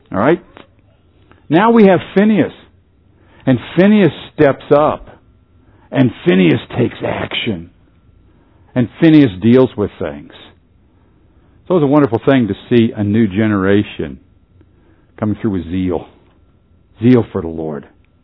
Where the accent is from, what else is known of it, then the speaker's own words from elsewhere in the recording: Pennsylvania, United States; where I grew up in Pennsylvania, that party usually involved a lot of drinking and less than moral behavior.